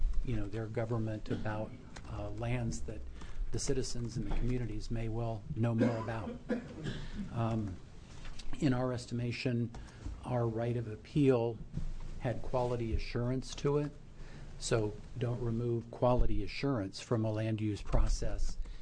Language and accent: English; Oregon, United States; I'm not a regular in the building. I am from Washington County, however, from an organization called Save Helvetia.